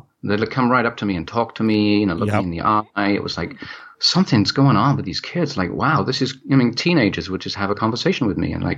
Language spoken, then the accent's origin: English; London, United Kingdom; So, you know, I mean, I grew up in England, in London